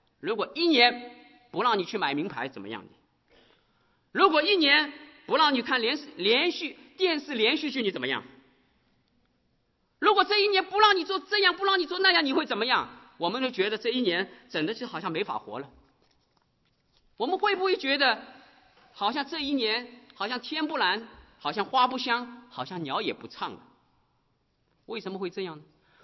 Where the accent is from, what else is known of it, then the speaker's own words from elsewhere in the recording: Shanghai, China; 我是从上海来的